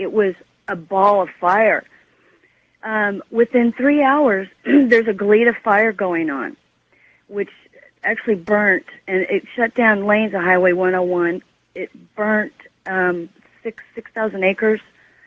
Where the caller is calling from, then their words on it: Ventura, California, United States; I'm calling from Ventura, California.